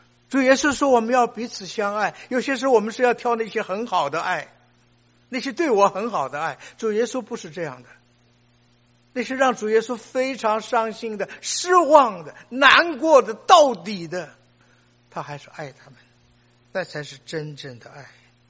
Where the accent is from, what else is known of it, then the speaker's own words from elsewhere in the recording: China; 你知道我们中国人很多人都有偶像的崇拜，我们今天还是有很多同胞们过年过节的时候到庙里去拜呀。